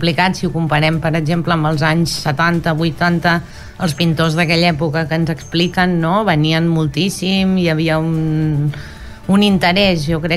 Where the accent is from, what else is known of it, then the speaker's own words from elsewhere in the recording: Palamós, Catalonia, Spain; also born or lived in Barcelona; jo sóc de Palamós de tota la vida, però havia viscut a Barcelona molts anys, i al tornar aquí